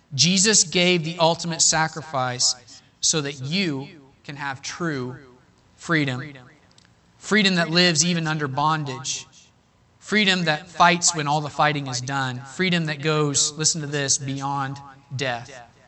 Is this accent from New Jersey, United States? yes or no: no; Terre Haute, Indiana, United States; born there; When I was born in America, in Terre Haute, Indiana, to Jack and Penny, it's a legendary.